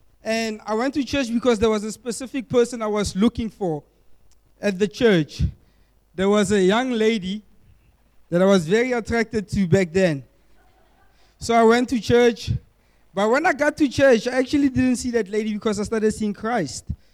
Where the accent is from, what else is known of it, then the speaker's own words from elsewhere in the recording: Potchefstroom, North West, South Africa; now in Franschhoek, South Africa; I'm all the way from Potchefstroom. I was born there. I lived my whole life there. And I recently moved to Franschhoek.